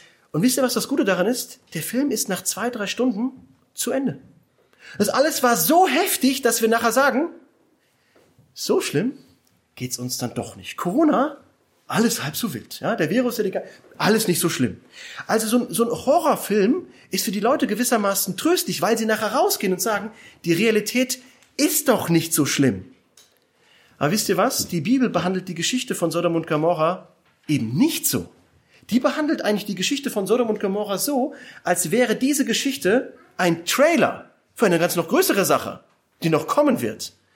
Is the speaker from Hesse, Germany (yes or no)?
yes; Hesse, Germany; ich komme ja aus Hessen